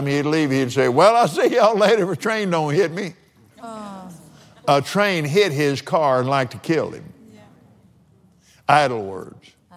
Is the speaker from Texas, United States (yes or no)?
yes; Texas, United States; I have a favorite one that I text. Yee-haw! But then I'm from West Texas.